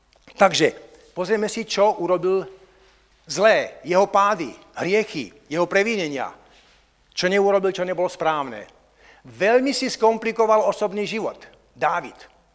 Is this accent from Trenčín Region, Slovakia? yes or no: yes; Zemianske Podhradie, Trenčín Region, Slovakia; No to je ešte väčšie, ako keď sme vyrastali my v Zemianskom Podhradí